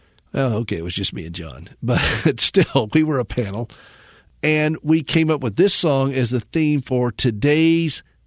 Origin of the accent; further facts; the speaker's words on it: the South, United States; Okay, so look, I'm from the South. I like sweet tea.